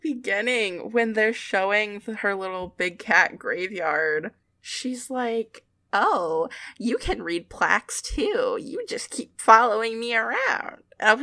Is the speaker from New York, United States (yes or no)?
no; Florida, United States; I'm from Florida, and Carol Baskin's Big Cat Rescue is located in Tampa, Florida.